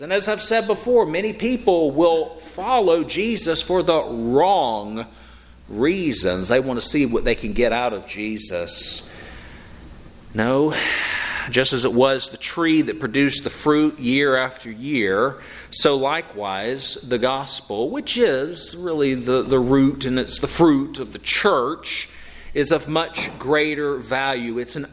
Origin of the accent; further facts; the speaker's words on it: Rock Hill, South Carolina, United States; I know, growing up in Rock Hill, I would hear tales